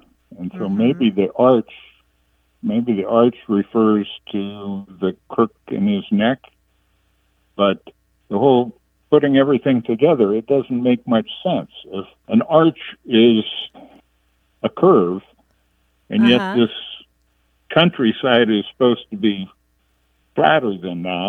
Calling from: Carmichael, California, United States; I'm calling you from Carmichael, California, a suburb of Sacramento.

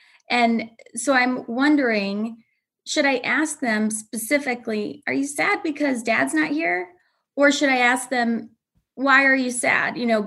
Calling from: Aurora, Illinois, United States; Aurora, Illinois, a western suburb of Chicago.

